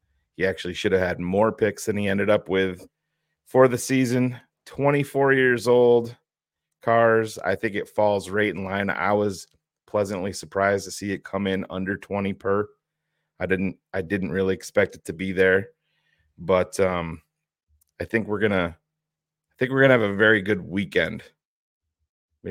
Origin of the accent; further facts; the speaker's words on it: Boston, Massachusetts, United States; I'm from Boston.